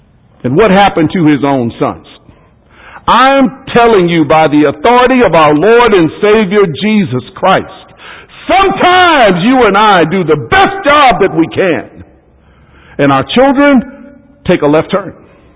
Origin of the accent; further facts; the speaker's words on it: Texas, United States; born there; I was born in Texas, and … You could find a Billy Ray on every corner in Texas.